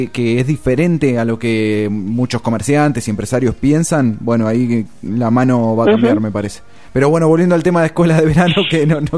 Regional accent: San Clemente, Buenos Aires Province, Argentina; porque somos de San Clemente, pero si nos escuchan desde otra localidad

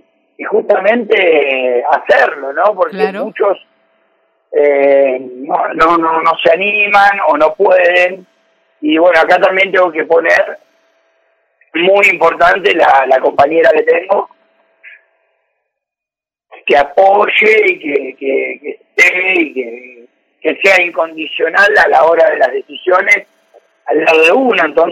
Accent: Avellaneda, Buenos Aires Province, Argentina; Y yo soy de zona sur, de Avellaneda, de Sarandí.

